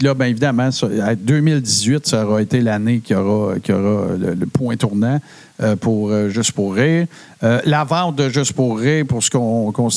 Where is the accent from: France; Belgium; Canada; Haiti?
Canada; Montreal, Quebec; je viens de Montréal.